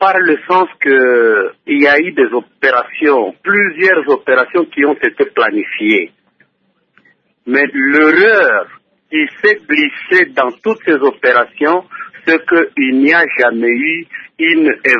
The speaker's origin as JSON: {"language": "French", "region": "North Kivu", "country": "DR Congo", "said": "il est de coutume chez nous au Nord Kivu"}